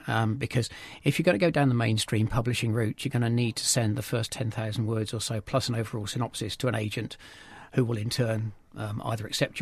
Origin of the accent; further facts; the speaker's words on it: Wansford, East of England, United Kingdom; also born or lived in Bristol; Well, I kind of grew up half in Wansford and half in Bristol because my mum came from Peterborough originally